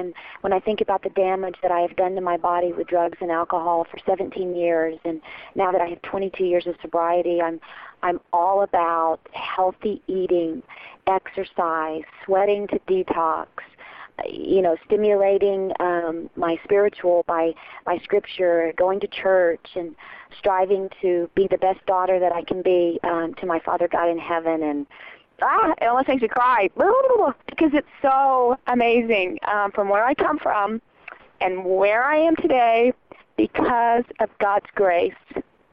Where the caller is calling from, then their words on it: Santa Fe, New Mexico, United States; I'm calling from Santa Fe, New Mexico